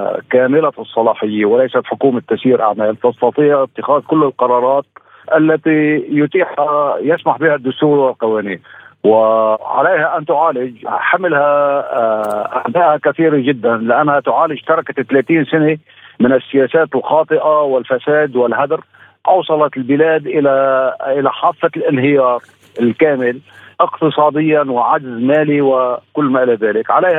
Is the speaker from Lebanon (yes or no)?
yes; Lebanon; نحن كل شيء عندنا بلبنان مسعر بالدولار